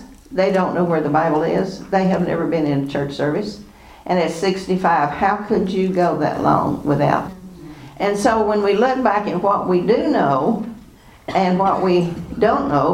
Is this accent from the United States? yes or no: yes; Texas, United States; I was raised in the High Plains. There was no water anywhere on South Plains, Texas.